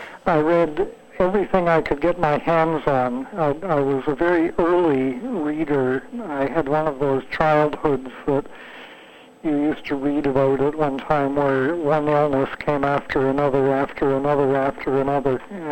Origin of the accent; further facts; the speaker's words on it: Cobourg, Ontario, Canada; also born or lived in Toronto; Well, I was born in Toronto and grew up just east of Toronto in a then small town, Cobourg, and have been in various parts of Canada since then.